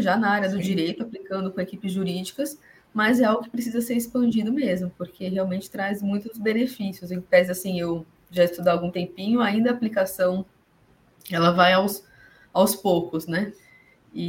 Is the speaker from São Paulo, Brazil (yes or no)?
yes; São Paulo, Brazil; Sim, sou de São Paulo.